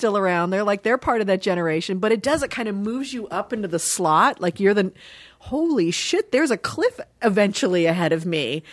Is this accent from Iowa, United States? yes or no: no; Dayton, Ohio, United States; born there; I was born in Dayton, Ohio. My mom was born and raised in Dayton